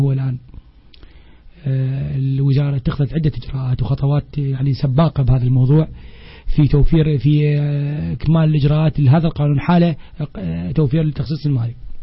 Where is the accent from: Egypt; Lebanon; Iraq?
Iraq; Basra, Basra Governorate; احنا ولد البصره مثل ما تفضل، واحنا ولد العراق كله صورة عامة